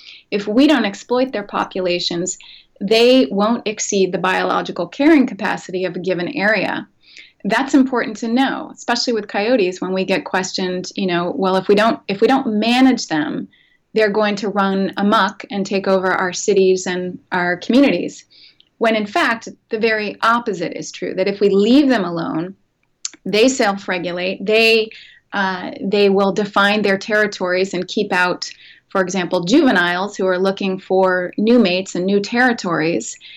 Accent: East Coast, United States; I come from the East Coast, where we call them coyote

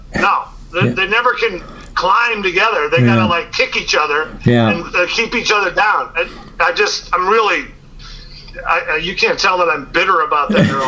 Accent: Northeast, United States; It's like I'm from the Northeast and we used to get a lot of snow.

